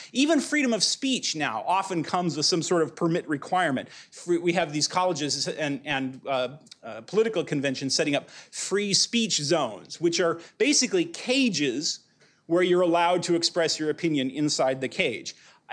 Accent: Pasadena, California, United States; I'm from Pasadena

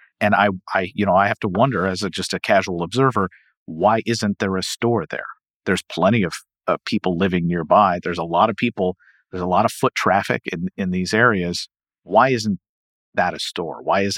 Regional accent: Louisville, Kentucky, United States; My wife is from the Milwaukee area, and of course, I'm from Louisville.

